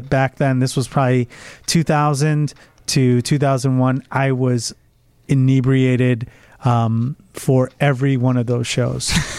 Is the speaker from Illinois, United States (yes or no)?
yes; Oak Brook, Illinois, United States; Go Tom was a name of a kid we grew up with in Oak Brook.